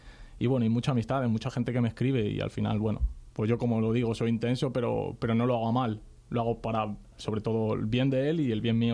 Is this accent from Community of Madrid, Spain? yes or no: yes; Madrid, Community of Madrid, Spain; Pero mi vida y mi infancia está en San Cristóbal. Bueno, entre San Cristóbal y Vallecas, porque todo el día era entrenar, pero mi infancia está ahí, mis amigos están ahí.